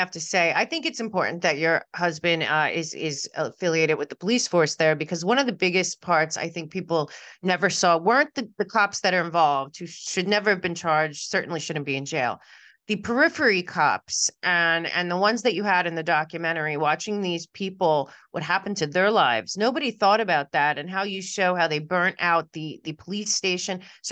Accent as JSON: {"language": "English", "town": "New York City", "region": "New York", "country": "United States", "said": "I'm from New York City."}